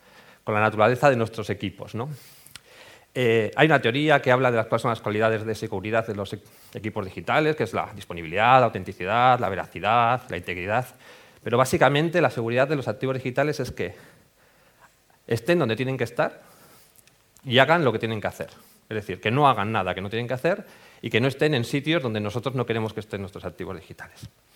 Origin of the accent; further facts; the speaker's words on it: Bilbao, Basque Country, Spain; moved away; soy bilbaíno, estudié informática al otro lado de la ría. Emigré el siglo pasado